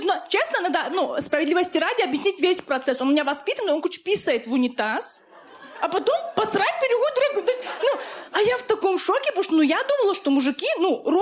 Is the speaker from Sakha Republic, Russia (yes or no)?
no; Dagestan, Russia; Я сама дагестанка